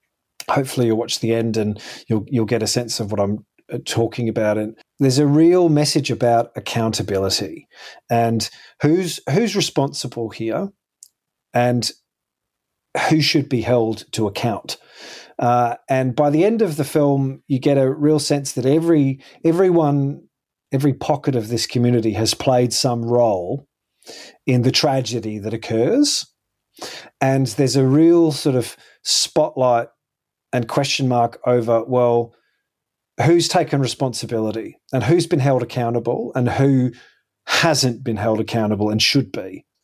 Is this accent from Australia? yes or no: yes; Perth, Western Australia, Australia; even I remember growing up in Perth